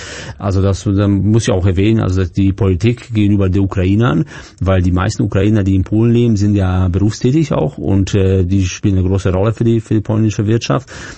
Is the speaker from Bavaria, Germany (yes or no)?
yes; Augsburg, Bavaria, Germany; da war ich da in Augsburg, in meiner Heimatstadt